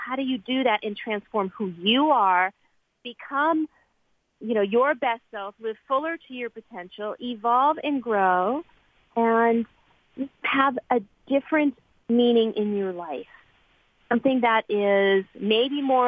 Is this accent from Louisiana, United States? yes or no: no; Beverly Hills, California, United States; I was a girl. I grew up in Beverly Hills. I didn't have a lot of money.